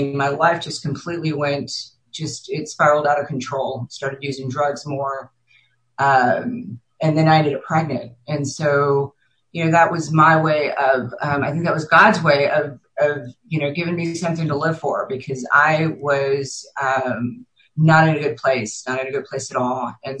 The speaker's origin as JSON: {"language": "English", "town": "Galveston", "region": "Texas", "country": "United States", "tie": "born there", "said": "I was born on April 3rd, 1970 in Galveston."}